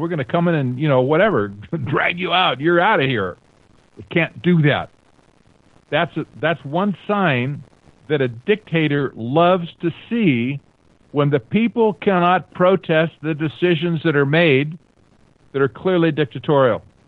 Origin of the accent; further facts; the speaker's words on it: Colusa, California, United States; I grew up around the Brown family in general, and that was up in Calusa, California, where they had a house on the other end of the block from where my grandmother's house was.